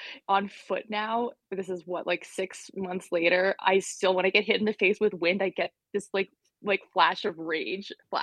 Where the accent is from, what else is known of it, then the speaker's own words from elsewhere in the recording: New Hampshire, United States; now in Bozeman, United States; I'm originally from New Hampshire, and I moved to Bozeman in 2012